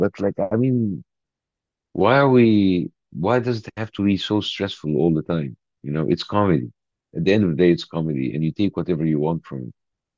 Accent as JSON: {"language": "English", "country": "Egypt", "tie": "born or raised there", "second_language": "English", "moved": "as an adult", "lives_now": "United States", "said": "I was born and grew and raised in Egypt until the age of 40. I only moved to America only the last 10 years. But Egypt has been my hometown, my birthplace."}